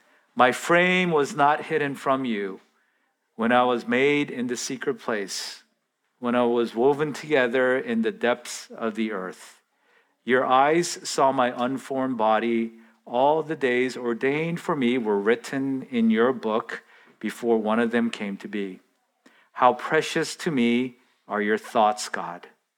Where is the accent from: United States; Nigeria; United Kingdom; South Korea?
South Korea; when I grew up in Korea, they published your test scores in the newspaper.